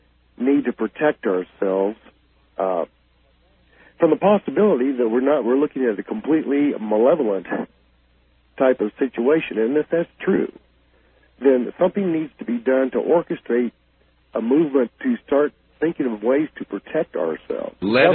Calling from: Kansas City, Missouri, United States; I am calling from Kansas City.

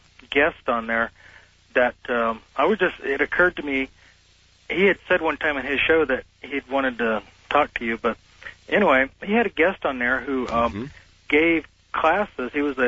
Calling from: Phoenix, Arizona, United States; Hi, I'm calling from Phoenix.

